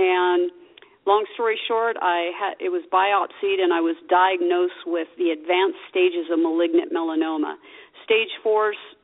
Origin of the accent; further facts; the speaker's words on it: Las Vegas, Nevada, United States; So I was about 5 years old when we got here. So this is my hometown. I grew up in Las Vegas.